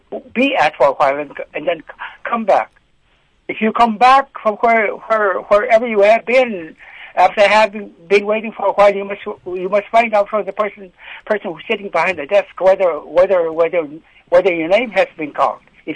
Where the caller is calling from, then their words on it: Eek, Alaska, United States; I'm calling from Eek, Alaska.